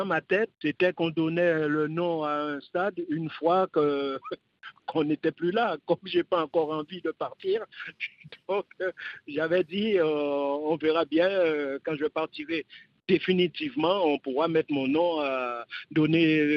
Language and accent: French; Guadeloupe, France; moi, je me rappelle quand j'étais jeune en Guadeloupe